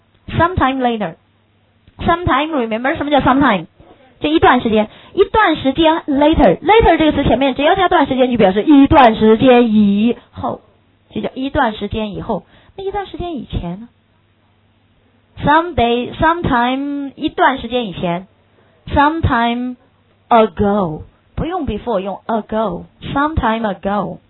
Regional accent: China; 因为我们的外国人的用词相当准确，跟我们中国人一样。

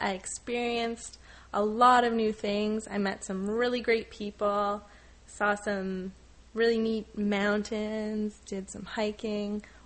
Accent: North Bay, Ontario, Canada; now in Montreal, Canada; No, I'm originally from North Bay, Ontario, which is about 4 hours north of Toronto.

